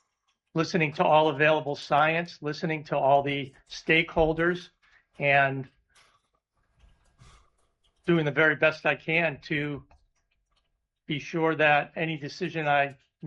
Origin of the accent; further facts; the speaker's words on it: Alaska, United States; I'm from Southeast Alaska. I've been involved in fisheries in the Southeast.